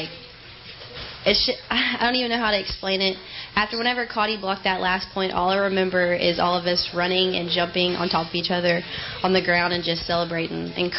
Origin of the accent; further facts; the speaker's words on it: Orange, Texas, United States; I'm from Orange, Texas, and I'm number 3.